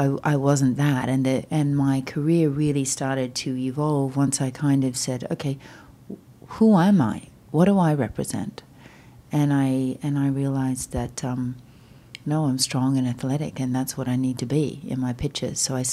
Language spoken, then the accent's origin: English; Australia; as being Australian.